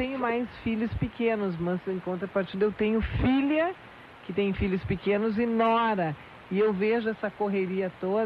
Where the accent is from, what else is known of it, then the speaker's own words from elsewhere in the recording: Rio Grande do Sul, Brazil; a todas as mães do nosso estado, né, que é a minha aldeia do Rio Grande do Sul